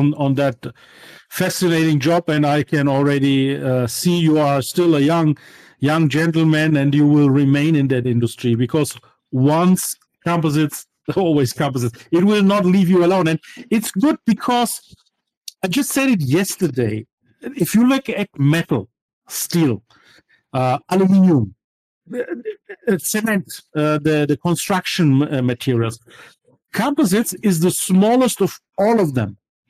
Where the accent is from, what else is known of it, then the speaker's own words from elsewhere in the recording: Kulmbach, Bavaria, Germany; born there; English is a second language; I don't know if you know that I was born in Kulmbach, Germany, and Kulmbach is the mecca of beers